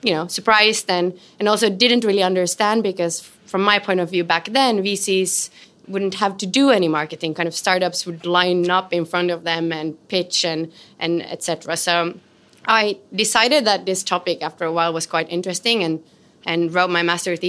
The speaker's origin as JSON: {"language": "English", "town": "Helsinki", "region": "Uusimaa", "country": "Finland", "first_language": "Swedish", "second_language": "English", "said": "So yeah, I'm from Helsinki, Finland, and my dad is Swedish, so I speak both Swedish and Finnish at home."}